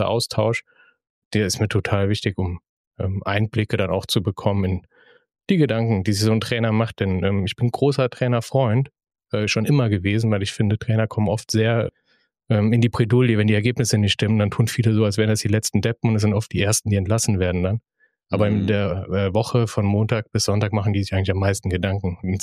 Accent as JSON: {"language": "German", "region": "Rhineland-Palatinate", "country": "Germany", "said": "so eine Mischung aus Trierer Dialekt, Saarländer Dialekt, Luxemburger Dialekt, bisschen Kölsch drin. Das ist das, wo ich herkomme. Das ist das nördliche Rheinland-Pfalz."}